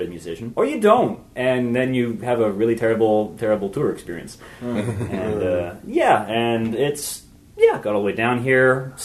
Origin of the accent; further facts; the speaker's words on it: Canada; and I figured I'm Canadian, it's Canadian, why not?